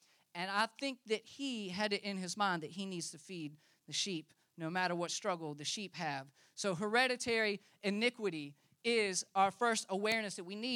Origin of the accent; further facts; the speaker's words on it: the Carolinas, United States; now in Florida; we moved here about 2.5 years ago. And I'm from the Carolinas, and so I've gone through a lot of hurricanes in the Carolinas.